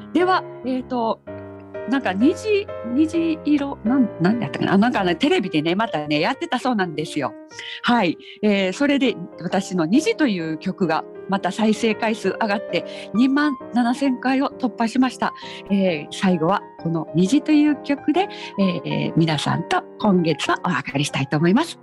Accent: Osaka, Japan; accent: Osaka dialect; 大阪弁でちゃんと喋り出したら落ち着くんですよ

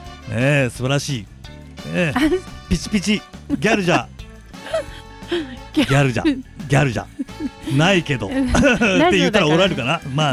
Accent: Yamaguchi, Japan; あ、俺は山口県出身なんだけど

